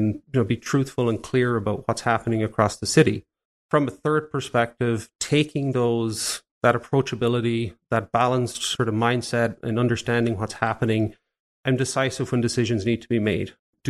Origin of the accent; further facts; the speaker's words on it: Ireland; Growing up in Ireland especially, coming into the early 90s